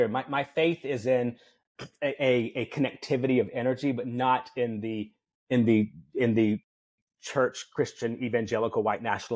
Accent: Decatur, Alabama, United States; who's from my hometown of Decatur, Alabama as well.

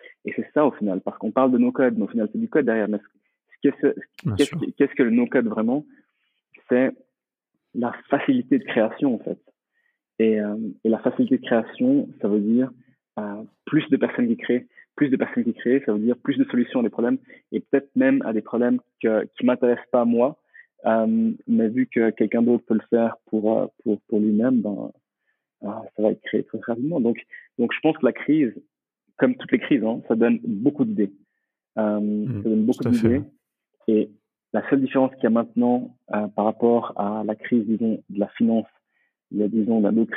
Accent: Eritrea; Alors, d'origine, je viens d'Érythrée, en fait. Donc d'Afrique, et j'ai vraiment envie de me rapprocher du continent

